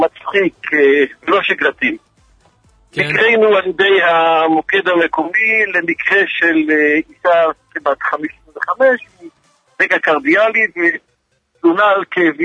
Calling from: Jerusalem, Jerusalem District, Israel

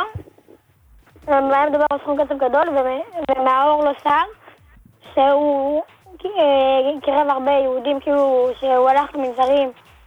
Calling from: Bnei Brak, Tel Aviv District, Israel

